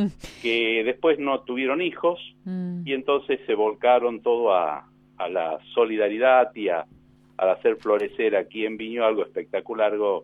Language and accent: Spanish; Colonia Vignaud, Córdoba, Argentina; De este pequeño pueblo, porque es muy pequeño, mi pueblo, porque yo soy nacido y criado en este pueblo.